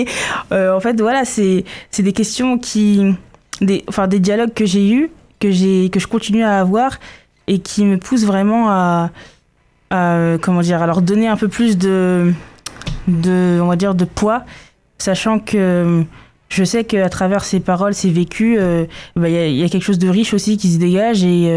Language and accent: French; France; born there; je suis franco-guinéenne. Je suis née en France, de parents guinéens.